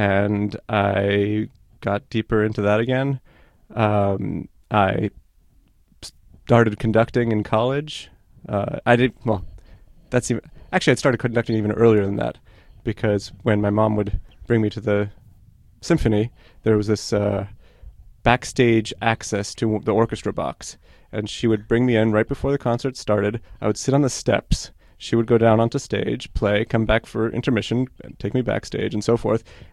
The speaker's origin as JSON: {"language": "English", "town": "New York City", "region": "New York", "country": "United States", "tie": "born or raised there", "said": "So growing up in New York, surrounded by, you know, one of the best orchestras in the world."}